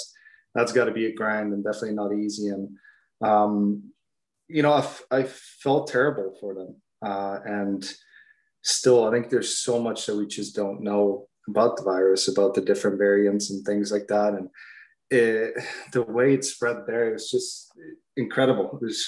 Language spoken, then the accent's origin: English; Switzerland; English is a second language; I grew up obviously in Switzerland, small town called Arvangen. We had 4,000 people in our town, fairly small community.